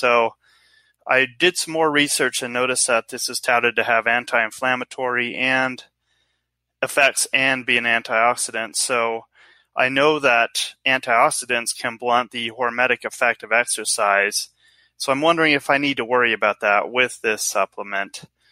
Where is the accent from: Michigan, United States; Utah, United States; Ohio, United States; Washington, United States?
Utah, United States; Salt Lake City; I'm from Salt Lake City.